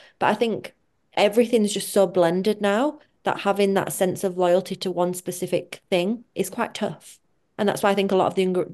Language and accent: English; Huddersfield, Yorkshire and the Humber, United Kingdom; obviously I'm from Huddersfield